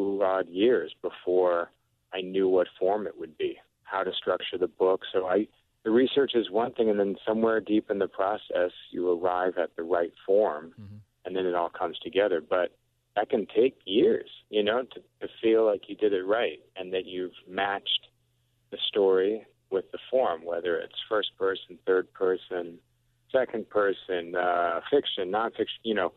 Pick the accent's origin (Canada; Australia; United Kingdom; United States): United States; Lake Forest, Illinois; Well, I grew up in Lake Forest and spent a lot of time in Chicago, as anybody would, and went to the University of Illinois downstate. And I identify myself as a Midwesterner and as an Illinoisan